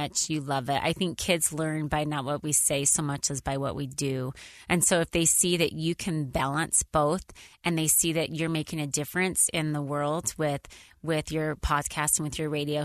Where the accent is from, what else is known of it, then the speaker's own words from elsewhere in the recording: Idaho, United States; I grew up in Idaho on a dairy farm.